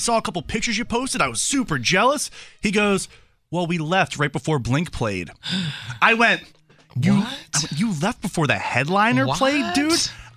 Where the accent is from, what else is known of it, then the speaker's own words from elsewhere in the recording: New Jersey, United States; I come from New Jersey, which you guys know. And in New Jersey, when we're playing around with our friends, just joking, we will be downright mean.